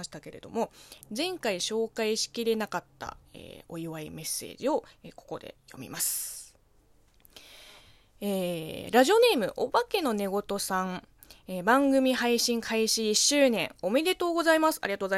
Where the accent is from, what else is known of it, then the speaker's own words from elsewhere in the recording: China; 中国生まれ中国育ちの私